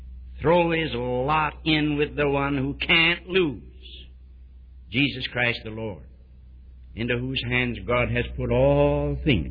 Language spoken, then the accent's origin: English; United States; I wouldn't allow anybody else to say this, but being an American, I can say it.